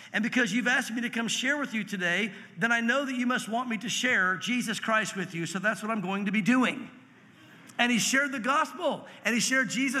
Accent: Tennessee, United States; also born or lived in Santa Fe, United States; I was raised in Tennessee, but went to Santa Fe and was out there out west for a few years.

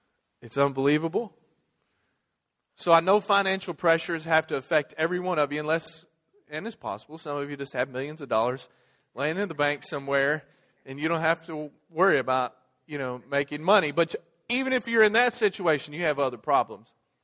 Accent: Kentucky, United States; Sorry. And the reason I talk funny is because I moved here from Kentucky.

